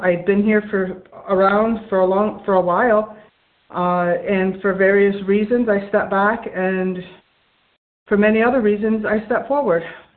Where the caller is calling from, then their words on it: New York, United States; Hi, everyone. … from New York.